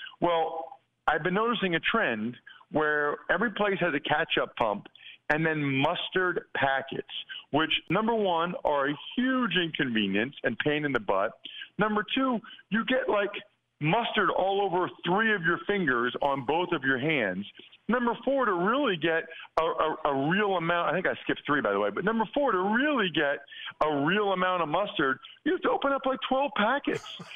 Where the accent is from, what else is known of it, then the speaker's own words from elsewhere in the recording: Reading, Pennsylvania, United States; Well, look, I'm from Reading, Pennsylvania, so I get it.